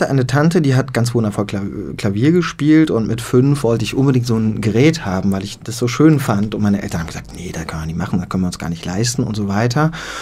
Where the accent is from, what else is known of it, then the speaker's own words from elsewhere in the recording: Frankfurt an der Oder, Brandenburg, Germany; ich komme aus Frankfurt an der Oder, das ist im schönen Osten. Ich bin in der DDR geboren, da habe ich auch 14 Jahre gelebt.